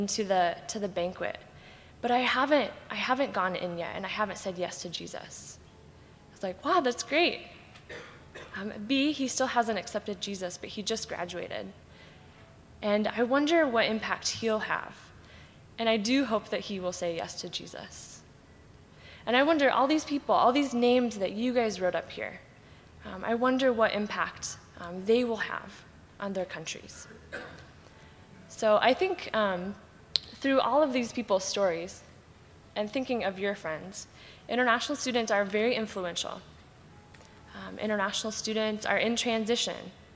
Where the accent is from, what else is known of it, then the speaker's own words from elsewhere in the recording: St. Louis, Missouri, United States; I'm from St. Louis, so I work on staff 20 minutes away at a university called Lindenwood.